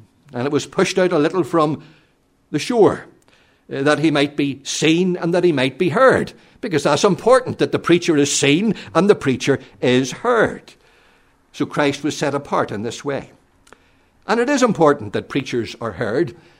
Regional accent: Enniskillen, Northern Ireland, United Kingdom; also born or lived in Armagh; I was born in Armagh, in a place called The Folly. I'm sure Davy Mitchell knows where that is, being an Armagh man. But We were moved to Enniskillen some years later when my father came home from the Royal Marines.

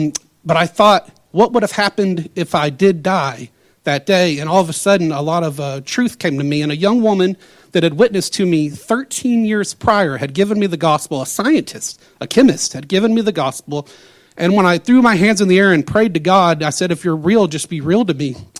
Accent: Arkansas, United States; born there; I was born in Arkansas.

